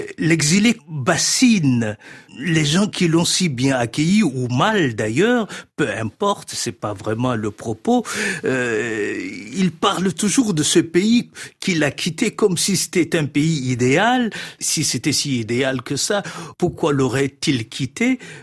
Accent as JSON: {"language": "French", "country": "Chad", "said": "de par mes origines de marin-pêcheur, on a l'impression qu'on tangue. Et quand on vient du Tchad, c'est-à-dire un pays essentiellement plat, le monde se soulève à chaque pas."}